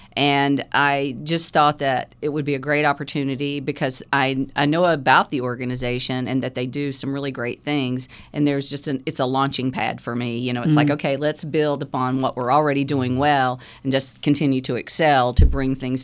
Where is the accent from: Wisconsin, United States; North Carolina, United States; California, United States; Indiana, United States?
North Carolina, United States; Lenoir; I'm originally from Lenoir, North Carolina.